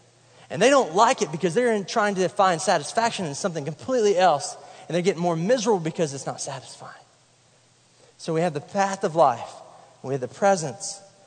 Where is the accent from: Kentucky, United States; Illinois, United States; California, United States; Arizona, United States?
Kentucky, United States; now in Florida, United States; I'm up from Kentucky, and I know cold weather, and I miss that sometimes until I get back there